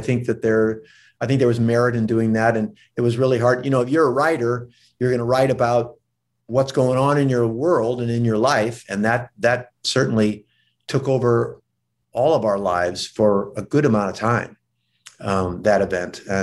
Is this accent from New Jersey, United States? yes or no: no; St. Louis, Missouri, United States; I'm from St. Louis.